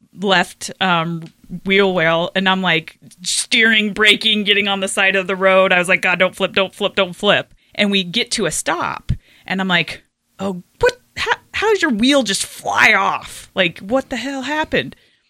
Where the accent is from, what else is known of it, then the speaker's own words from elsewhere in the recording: Colorado, United States; So I'm from Colorado.